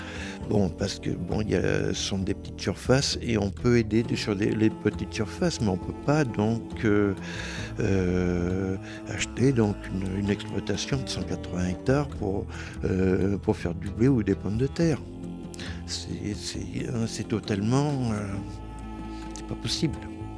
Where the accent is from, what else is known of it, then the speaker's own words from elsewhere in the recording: Auvergne-Rhône-Alpes, France; Pas comme ça se faisait chez moi dans le Cantal